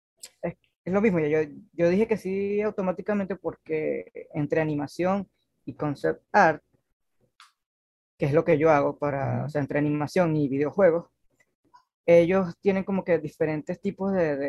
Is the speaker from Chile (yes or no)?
no; Venezuela; soy yo acá de Venezuela